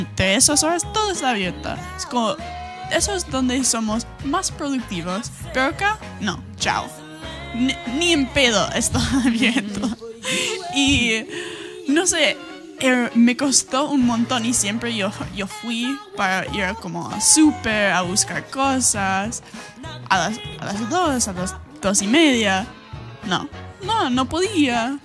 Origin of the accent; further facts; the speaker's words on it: Minnesota, United States; Spanish is a second language; Y en 1876 nosotros, mi pueblito, lo paramos dentro de un robo